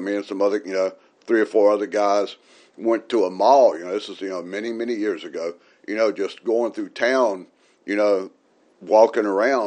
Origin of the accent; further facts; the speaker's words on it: Louisiana, United States; You know, thinking, okay, can they tell we're from Louisiana?